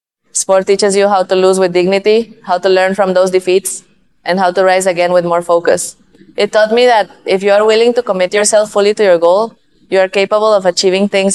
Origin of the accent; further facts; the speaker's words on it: Sinaloa, Mexico; I began practicing Taekwondo when I was very young, at the age of 5, in my home state of Sinaloa.